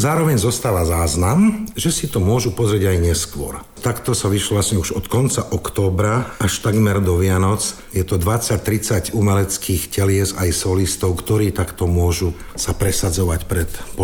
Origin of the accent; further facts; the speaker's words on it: Liptovský Mikuláš, Žilina Region, Slovakia; also born or lived in Prague, Czech Republic; aj keď sme vyrastali v Prahe a aj v tom Liptovskom Mikuláši, tak mamka hovorila aj po česky, otec po slovensky